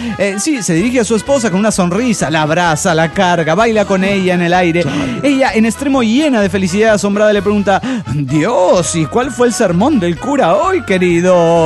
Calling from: Cachaquí, Santa Fe, Argentina; de Cachaquí, Santa Fe, Argentina.

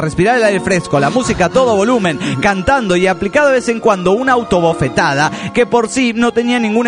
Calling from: Mexicali, Baja California, Mexico; he regresado a trabajar trabajar cerca de mi querida ciudad Mexicali. Sigo en el gabacho, pero puedo regresar a diario a casa.

